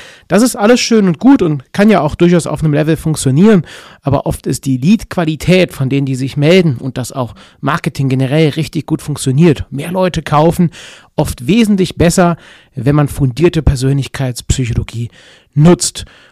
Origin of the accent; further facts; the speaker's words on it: North Rhine-Westphalia, Germany; Das sagt man bei uns in Köln und in Aachen im Rheinland immer.